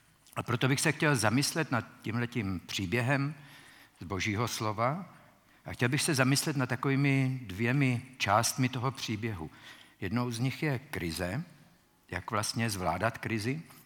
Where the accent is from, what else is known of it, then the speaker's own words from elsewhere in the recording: Vysoké Mýto, Pardubice Region, Czechia; já jsem vyrůstal ve Vysokém Mýtě, což je takové maloměsto a Pardubice to byl velký svět